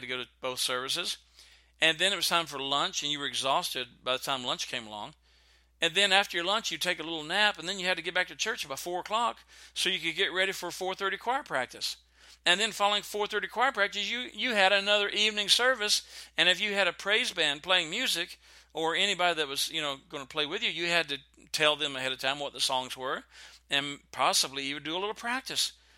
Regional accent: Texas, United States; And I think that's a good thing because I was raised in Texas.

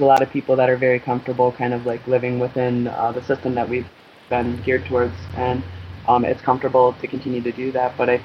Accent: United States; I do feel like on the wrong side of history as an American

